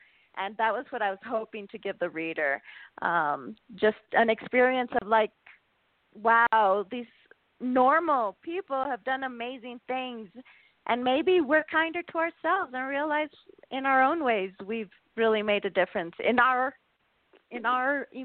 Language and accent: English; El Paso, Texas, United States; because I grew up in El Paso, Texas, and so I could literally see the border from my bedroom window.